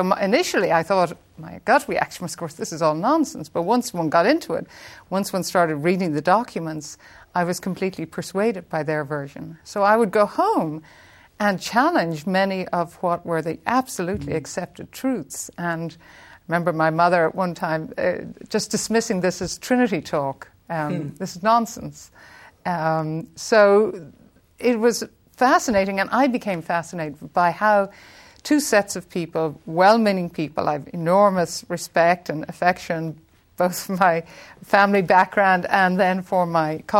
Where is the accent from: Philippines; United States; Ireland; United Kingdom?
Ireland; I was very, very keenly affected by events. Well, we grew up in a world where Britain was the enemy.